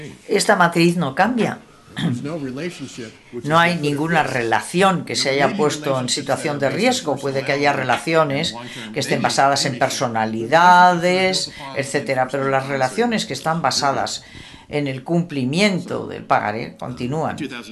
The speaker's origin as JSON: {"language": "Spanish", "country": "United States", "tie": "born or raised there", "said": "Yo crecí en los Estados Unidos y es difícil para mí imaginar encontrarme en un sitio como Siria."}